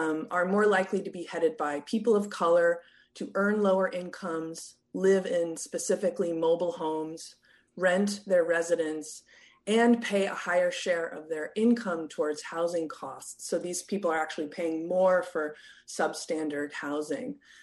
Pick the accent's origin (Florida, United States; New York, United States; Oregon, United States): Oregon, United States; Portland; this includes San Francisco and even my hometown of Portland, Oregon.